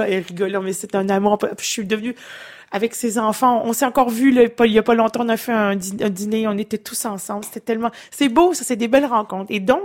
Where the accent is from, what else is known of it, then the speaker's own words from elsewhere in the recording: Dolbeau, Quebec, Canada; born there; je suis née au Québec, exactement à Dolbeau, et je suis ce qu'on dirait une artiste lyrique